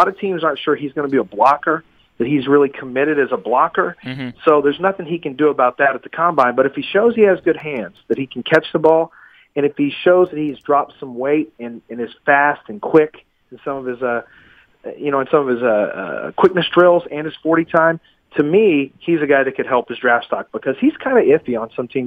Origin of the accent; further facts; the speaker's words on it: Texas, United States; I'm from Texas, so I've got a heavy coat ready for the 53.